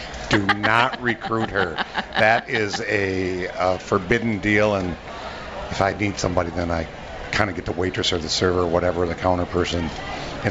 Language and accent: English; Minnesota, United States; we should all really be proud to say that we're from Minnesota going to the state fair.